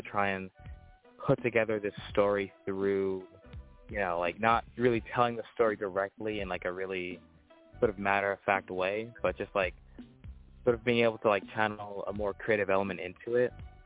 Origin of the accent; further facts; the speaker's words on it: Riverhead, New York, United States; also born or lived in Maryland; Well, I guess first off, yeah, I was born in Maryland. Lived most of my life here in Riverhead. Went to school and everything.